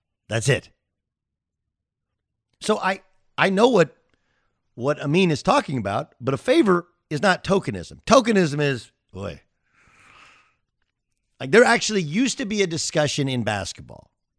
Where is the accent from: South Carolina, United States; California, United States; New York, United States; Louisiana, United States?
California, United States; I'm from Southern California. They don't have to fly me in.